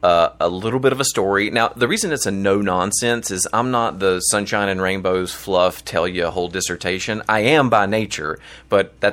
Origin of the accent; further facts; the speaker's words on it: Mount Airy, North Carolina, United States; I'm actually from Mayberry. So if you know the Andy Griffith Show, that's my hometown. It's called Mount Airy, North Carolina.